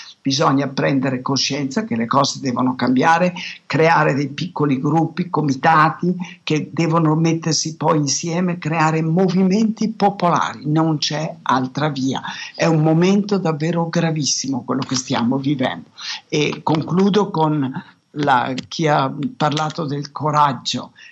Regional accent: Naples, Campania, Italy; io lo chiamo o sistema come napoletano

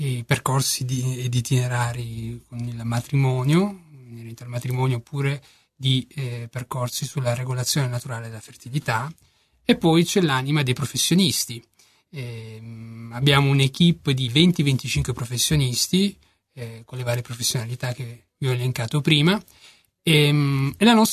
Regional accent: Copertino, Apulia, Italy; No, il mio paese d'origine è Copertino.

